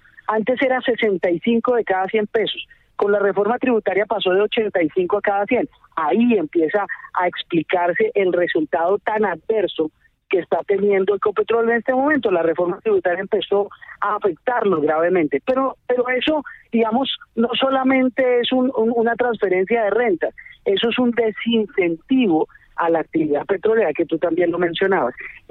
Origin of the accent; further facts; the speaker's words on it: Colombia; en manos privadas, que en su mayoría somos colombianos, comunes y corrientes